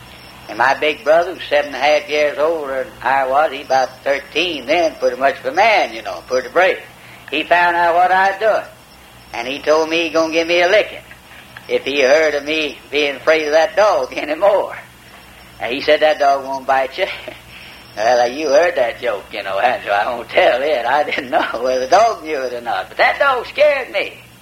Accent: Alabama, United States; I went to with my older brother one time to where I was kind of born and raised in Alabama. And I had been away from that about 40 years.

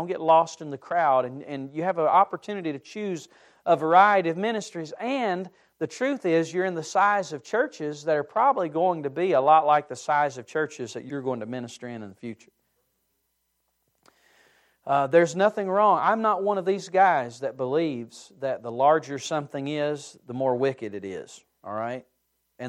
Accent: Yadkinville, North Carolina, United States; After all, I was from Yadkinville, North Carolina, so going to New York City was culture shock to me

